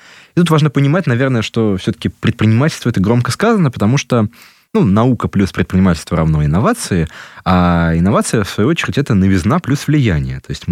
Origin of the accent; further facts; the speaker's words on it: Moscow, Russia; Ну, мы, москвичи, привыкли, наверное, ко всему.